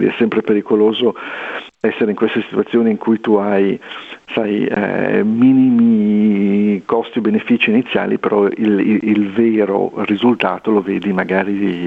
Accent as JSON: {"language": "Italian", "region": "Liguria", "country": "Italy", "said": "per cui da liguri dico cerchiamo di investire"}